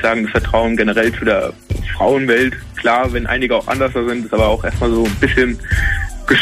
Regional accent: Hanau, Hesse, Germany; Ich komme aus Hanau, in der Nähe von Frankfurt.

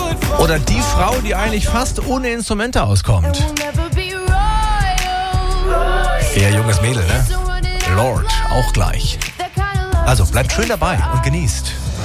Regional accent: Tübingen, Baden-Württemberg, Germany; In Tübingen, meiner Heimatstadt

